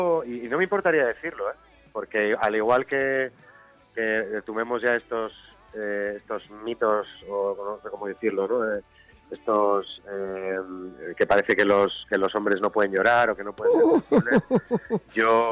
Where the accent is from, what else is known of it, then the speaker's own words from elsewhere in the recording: San Sebastián, Basque Country, Spain; Aparte que soy de Donosti. En Donosti ya sabes cómo es el clima.